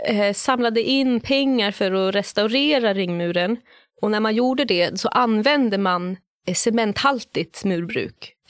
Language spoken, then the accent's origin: Swedish; Gotland, Sweden; accent: Gotlandic; jag är uppvuxen på landsbygden på Gotland. Jag kan prata gotländska, men jag gör det bara om jag pratar med någon annan som pratar gotländska.